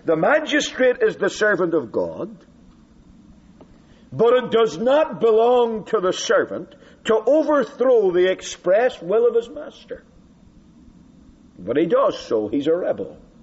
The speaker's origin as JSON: {"language": "English", "country": "United Kingdom", "tie": "born or raised there", "said": "I grew up in Britain"}